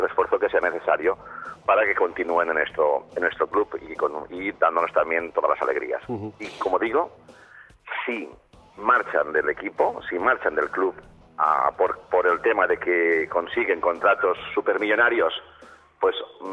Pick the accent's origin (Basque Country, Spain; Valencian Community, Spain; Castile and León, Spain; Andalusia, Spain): Valencian Community, Spain; como miembro de un club, como aficionado o como valenciano, nos, o como español